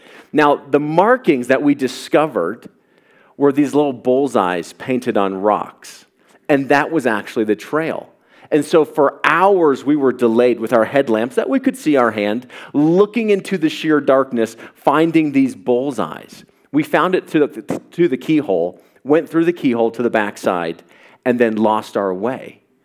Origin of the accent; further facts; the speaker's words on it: Colorado, United States; You know, I grew up in Colorado on the Front Range and pretended to be somewhat of an outdoorsman from time to time.